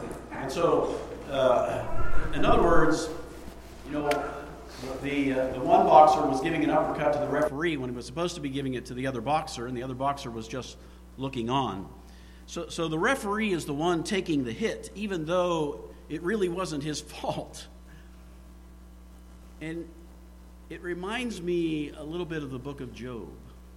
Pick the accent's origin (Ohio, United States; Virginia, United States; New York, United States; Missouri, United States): Ohio, United States; Martins Ferry; When I was a child, I used to get my hair cut at a barber shop in downtown Martins Ferry, my hometown.